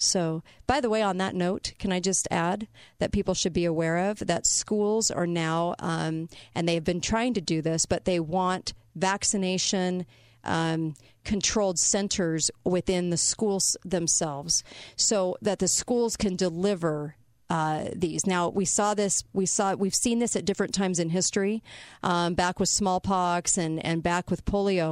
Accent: California, United States; I came from California and had a lot of leftist progressive friends.

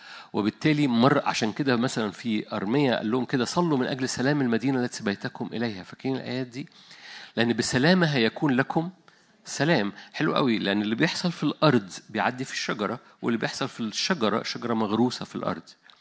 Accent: Egypt; يعني مش عشان أنا مصري فمتحيز

